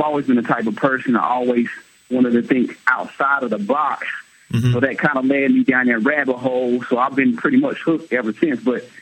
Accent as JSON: {"language": "English", "town": "Greensboro", "region": "North Carolina", "country": "United States", "said": "I've been noticing here lately, because I'm from Greensboro in the Triad in North Carolina"}